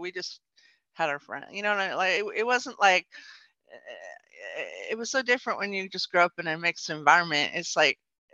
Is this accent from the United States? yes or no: yes; Berkeley, California, United States; I grew up in Berkeley, California, and it had a really long history.